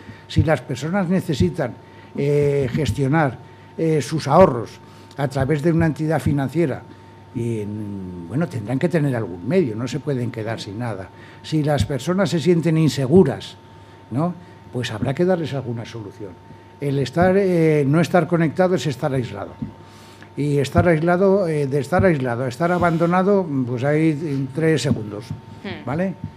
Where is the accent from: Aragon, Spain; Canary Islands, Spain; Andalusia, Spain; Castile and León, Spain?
Aragon, Spain; nosotros también somos maños, somos aragoneses, y estamos también volcados por el territorio